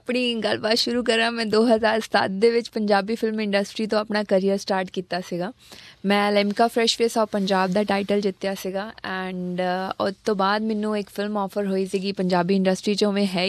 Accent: Bagga Kalan, Punjab, India; ਮੈਂ ਇੱਕ ਬਿਲਕੁਲ ਪੇਂਡੂ ਫੈਮਲੀ ਨੂੰ ਬਿਲੋਂਗ ਕਰਦੀ ਹਾਂ, ਪਿੰਡੋਂ, ਸਾਡਾ ਪਿੰਡ ਆ ਅੰਮ੍ਰਿਤਸਰ ਦੇ ਲਾਗੇ ਬੱਗਾ ਕਲਾਂ ਪਿੰਡ ਆ, ਅਤੇ ਮੈਂ ਉੱਥੋਂ ਬਿਲੋਂਗ ਕਰਦੀ ਹਾਂ। ਸਾਡੀ ਜੱਟ ਫੈਮਲੀ 'ਚ ਬਹੁਤ ਕੰਜ਼ਰਵੇਟਿਵ ਹੁੰਦੀ ਆ

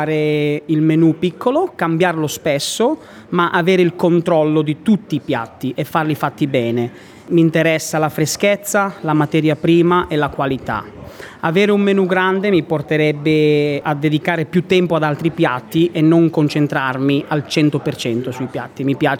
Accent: Milan, Lombardy, Italy; born there; io sono nato a Milano nel 1985

